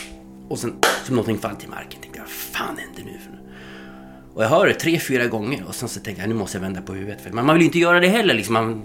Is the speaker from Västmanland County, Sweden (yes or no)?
yes; Västerås, Västmanland County, Sweden; moved away as an adult; now in France; Jag är född och uppväxt i Västerås fram till 24 års ålder. Där jag tog en enkel biljett till Paris 1994.